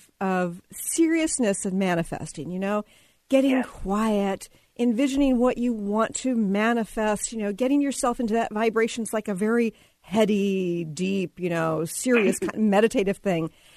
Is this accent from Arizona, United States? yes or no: no; Fort Worth, Texas, United States; I'm from Fort Worth originally, so, you know, we're kind of like in that same vibe.